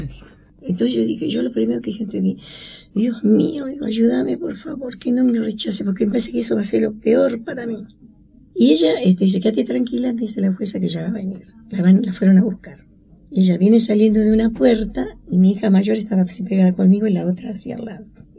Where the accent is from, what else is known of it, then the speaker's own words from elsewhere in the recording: Chaco, Argentina; Y llamé a mis hermanas, yo soy del Chaco.